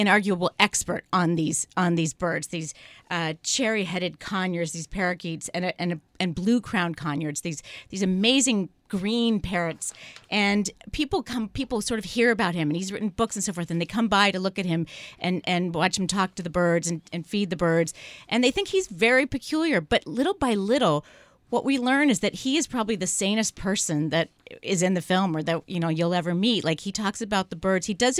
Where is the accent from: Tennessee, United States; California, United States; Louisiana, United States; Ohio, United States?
California, United States; San Francisco; although I'm from San Francisco, I can't believe I never saw it